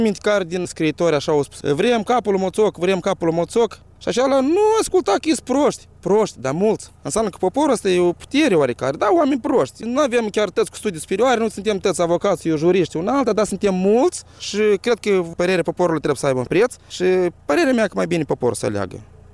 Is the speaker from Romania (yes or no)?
no; Moldova